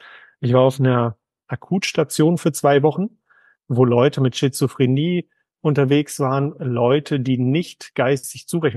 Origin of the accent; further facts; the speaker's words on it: Hagen, North Rhine-Westphalia, Germany; born there; moved away as an adult; ich bin gebürtig aus NRW Hagen, bin ich an Bodensee gezogen